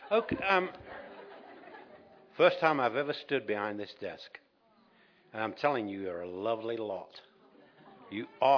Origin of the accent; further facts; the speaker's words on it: Leicester, East Midlands, United Kingdom; born there; I was born in 1943 in England. Newsflash. And in a city called Leicester. It was an old Roman city. And I was the youngest of nine children, five girls, four boys.